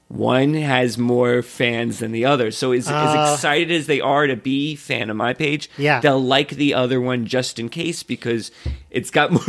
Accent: New York, United States; I'm like, okay, we know about the bagel. I am from New York.

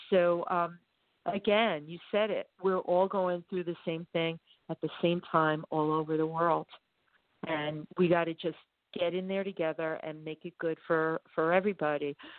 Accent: New York City, New York, United States; I grew up in the Bronx and they were like, what is this crazy little kid?

